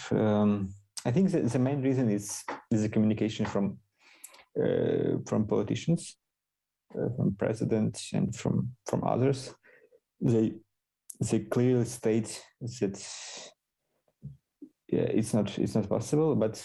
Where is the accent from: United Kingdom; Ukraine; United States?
Ukraine; Chernivtsi, Chernivtsi Oblast; I moved yesterday from Kiev to Chernivtsi, my hometown, and where my parents live.